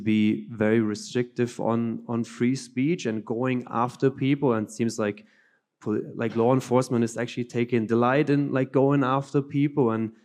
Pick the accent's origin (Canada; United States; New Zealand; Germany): Germany; from Germany as well.